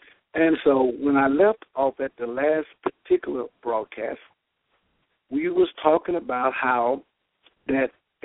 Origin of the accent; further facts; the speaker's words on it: Georgia, United States; I've been away from my home state of Georgia. I've been in Arkansas for the past few days